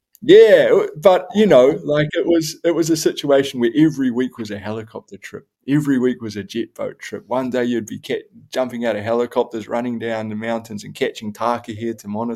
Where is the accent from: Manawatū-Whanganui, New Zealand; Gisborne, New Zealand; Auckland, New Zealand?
Gisborne, New Zealand; also born or lived in Hawke's Bay; which was great growing up in Gisborne. But when they passed away, we moved to the Hawke's Bay, which was awesome.